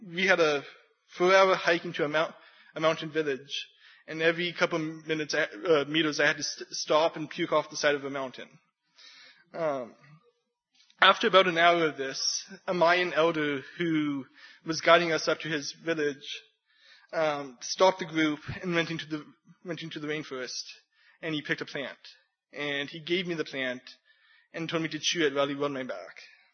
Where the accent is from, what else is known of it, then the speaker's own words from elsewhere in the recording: Kitchener, Ontario, Canada; that I'm originally from Kitchener, Ontario, that I'm a graduate student at Canadian Mennonite University